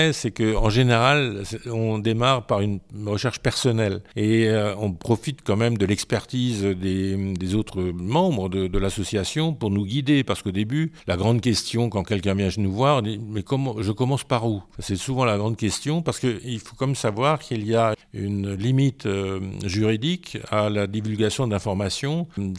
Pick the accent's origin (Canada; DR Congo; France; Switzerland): France; Grand Est; Moi, j'ai vécu toute ma jeunesse, enfin jusqu'à 45 ans, en Alsace.